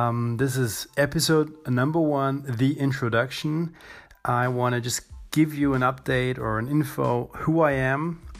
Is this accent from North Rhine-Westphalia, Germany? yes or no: no; Tübingen, Baden-Württemberg, Germany; also born or lived in New Zealand; We moved in from New Zealand to Germany 24 years ago. I was 10 years old. And since then, I live in South Germany in a city called Tübingen, like 30 kilometers south of Stuttgart.